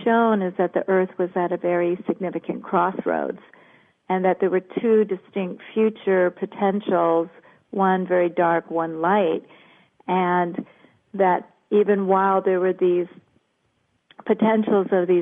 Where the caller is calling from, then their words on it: Ojai, California, United States; Actually, from Ojai, California today.